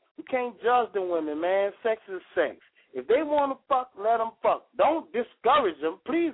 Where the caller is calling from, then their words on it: New Orleans, Louisiana, United States; I'm calling from New Orleans